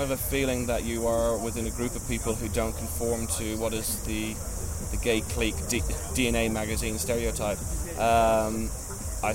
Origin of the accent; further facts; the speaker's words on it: Ireland; moved away as an adult; now in New Zealand; I'm an Irish boy originally, but I moved here just over 8 years ago now. But now I'm a Kiwi citizen.